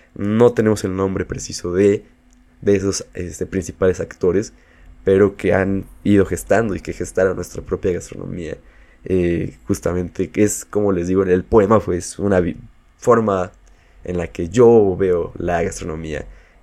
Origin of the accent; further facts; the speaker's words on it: Mexico; el valor de lo que podemos hacer como mexicanos al momento de hacer un platillo